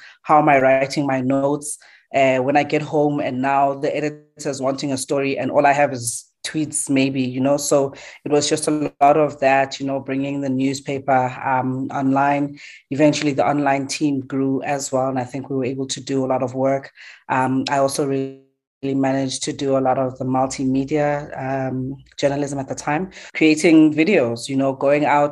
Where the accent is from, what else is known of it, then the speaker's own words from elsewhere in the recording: Soweto, Gauteng, South Africa; born there; I was born in … recently married last year. And I'm born in Diepkloof, Soweto. And I think generally born to a very creative family.